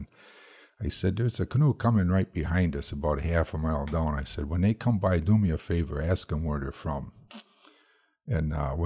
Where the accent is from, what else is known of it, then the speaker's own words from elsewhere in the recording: Madison, Wisconsin, United States; where are you guys from? And we would say we're from Madison, Wisconsin, you know.